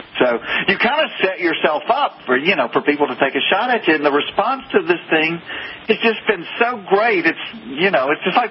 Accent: the South, United States; accent: Southern; Yeah, I'm not faking this accent. I am from the South.

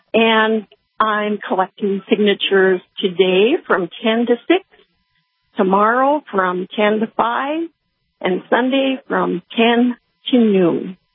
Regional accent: Bismarck, North Dakota, United States; I am from Bismarck, a lifelong resident

